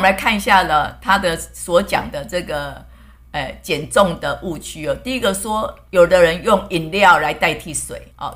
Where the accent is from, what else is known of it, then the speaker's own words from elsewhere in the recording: China; 我们中国人呢，喜欢喝茶，